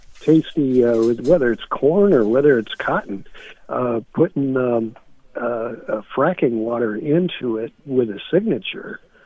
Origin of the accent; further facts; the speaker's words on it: St. Louis, Missouri, United States; moved away; also born or lived in Colorado / Kansas / Utah / Texas; I was brought up in St. Louis, but then headed west